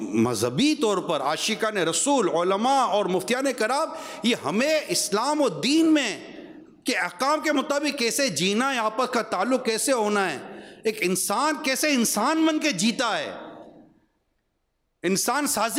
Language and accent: Urdu; Pakistan; میں مسلمان ہوں، مجھے کیوں نہیں آتا، میں پاکستانی ہوں، میں بچپن سے روڈوں پہ چاہ رہا ہوں